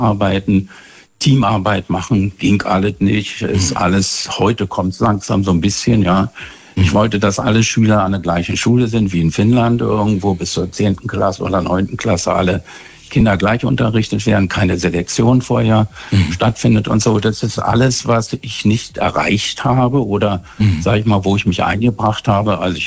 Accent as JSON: {"language": "German", "region": "Berlin", "country": "Germany", "tie": "born there", "said": "Ich bin geborener Berliner."}